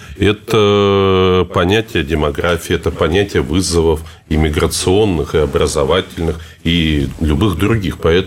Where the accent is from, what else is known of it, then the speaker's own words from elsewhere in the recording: Nizhny Novgorod, Nizhny Novgorod Oblast, Russia; так же, как город Нижний Новгород, который, откуда я родом